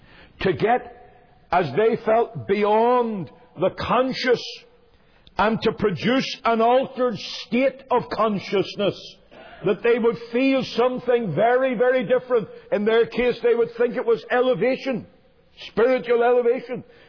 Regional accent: Belfast, Northern Ireland, United Kingdom; when I was growing up in Belfast, the family next door to us was a Roman Catholic family.

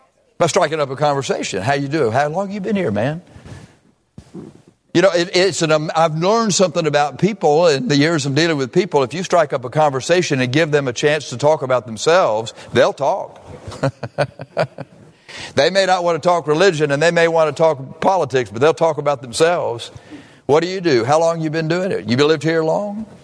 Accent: Beeville, Texas, United States; I said, I'm from Beeville, a city there in Texas between San Antonio and Corpus Christi.

